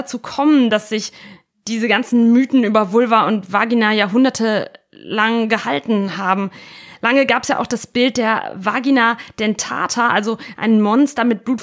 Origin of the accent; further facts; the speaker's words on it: Italy; Ich bin ja in Italien aufgewachsen